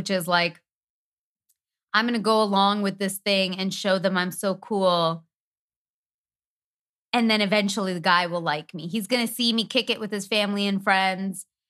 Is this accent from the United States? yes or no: no; Canada; because we're from Canada.